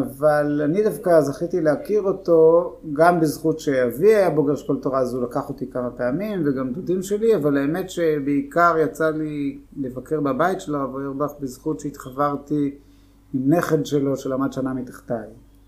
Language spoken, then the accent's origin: Hebrew; Jerusalem, Jerusalem District, Israel; גדלתי כאן בירושלים, ברחוב אלקנה, זה נקרא שיכון חב"ד.